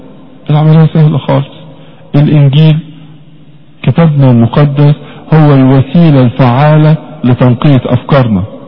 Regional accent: Egypt; زي ما بنروح مثلا في دير مريمين عندنا في مصر

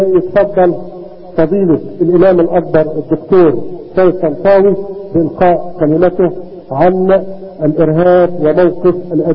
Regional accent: Egypt; فنحن مصريين قبل الاديان ومصريين بعد الاديان.

